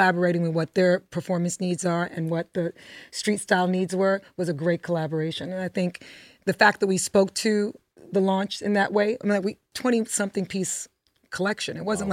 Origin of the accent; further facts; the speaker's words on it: Bronx, New York, United States; I know for me growing up in the Bronx, my mom bought me a designer sneaker. It was luxury.